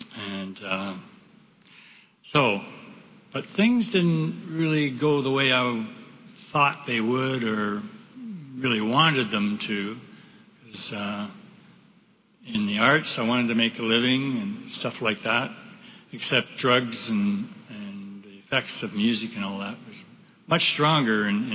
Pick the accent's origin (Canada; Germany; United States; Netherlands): Canada; Gravenhurst, Ontario; moved away as an adult; I grew up in a small town about 100 miles north of Toronto by the name of Gravenhurst.